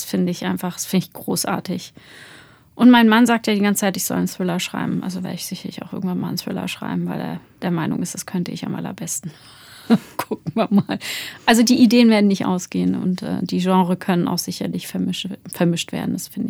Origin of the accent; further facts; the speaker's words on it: Frankfurt, Hesse, Germany; ich komme ja aus Frankfurt